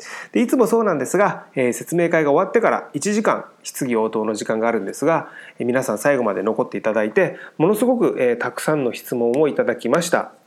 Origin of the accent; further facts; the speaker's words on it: Miyazaki, Japan; 僕もですね、宮崎出身なんですね。